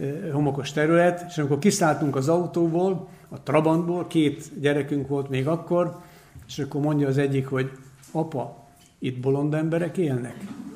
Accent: Karcag, Jász-Nagykun-Szolnok, Hungary; moved away as an adult; now in Sámsonháza, Hungary; Én Karcagról származom, és ott égetett téglából raktak alapot, és abból arra vályokból építették fel a falat. Hogy elköltöztünk Sámsonházára, Karcagról a házasságkötésünk után

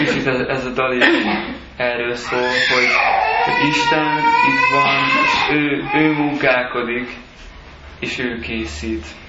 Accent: Budapest, Hungary; de azt megtapasztaltam, hogy itt is ugyanolyan szükségek vannak, mint ahol én is felnőttem Budapesten.

